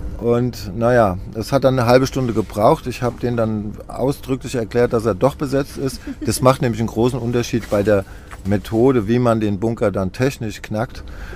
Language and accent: German; Waldorf, Germany; aber auch in Waldorf, in meinem Heimatort, sind hunderte gesichtet worden